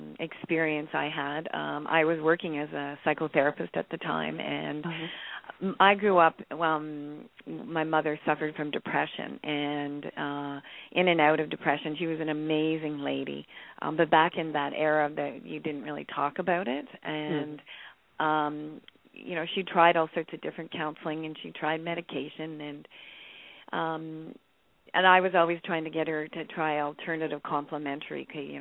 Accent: Ottawa, Ontario, Canada; I'm from Canada, Ottawa, Ontario, and I did university here.

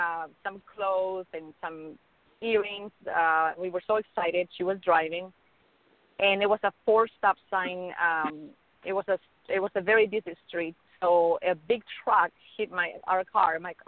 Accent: Mexico; English is a second language; also born or lived in Chicago, United States; now in Los Angeles, United States; I studied 10 years in Mexico. This is why I have my accent, but I was born in Chicago, and I went to school in Mexico, so I'm bilingual.

